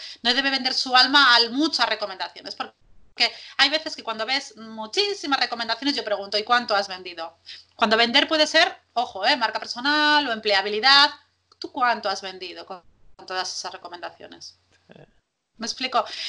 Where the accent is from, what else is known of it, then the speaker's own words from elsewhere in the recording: Bilbao, Basque Country, Spain; yo soy de Bilbao, soy del norte de España